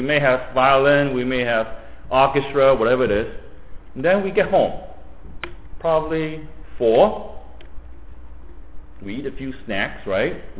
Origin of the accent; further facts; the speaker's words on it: Hong Kong; Now, you know how I grew up in Hong Kong?